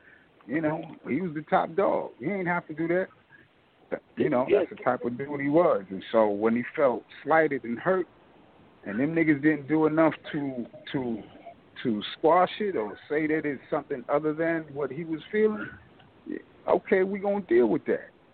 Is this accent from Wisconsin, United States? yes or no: no; Queens, New York, United States; You know, I'm originally from Queens. You know, there's a lot of New York shit going on right there, so we kicked it.